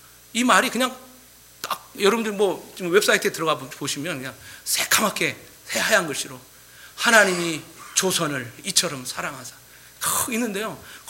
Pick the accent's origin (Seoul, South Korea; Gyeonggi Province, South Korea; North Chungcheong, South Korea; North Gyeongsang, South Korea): Seoul, South Korea; 저는 어릴 때 그 당산동에 살아갔고요.